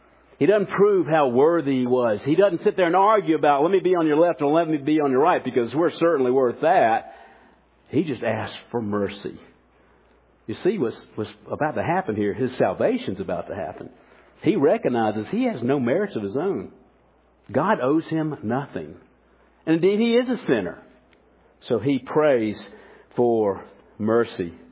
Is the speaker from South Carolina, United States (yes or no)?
yes; Columbia, South Carolina, United States; I remember growing up in Columbia. Of course, Columbia every year hosts the South Carolina State Fair.